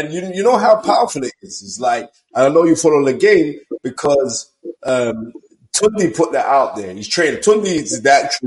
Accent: United Kingdom; And we're British.

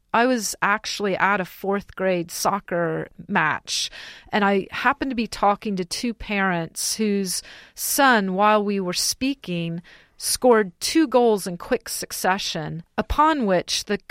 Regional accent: Santa Clara, California, United States; I grew up in Santa Clara, California, which right now is one of the wealthier areas in the country.

